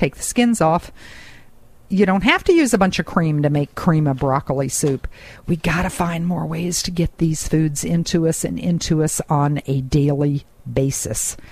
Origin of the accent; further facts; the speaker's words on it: the South, United States; Well, I grew up in the South.